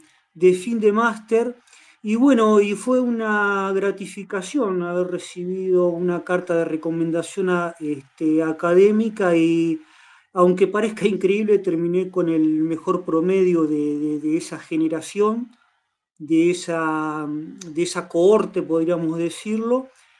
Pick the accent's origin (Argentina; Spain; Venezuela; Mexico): Argentina; Tandil, Buenos Aires Province; born there; nací en Tandil y vivo en Tandil.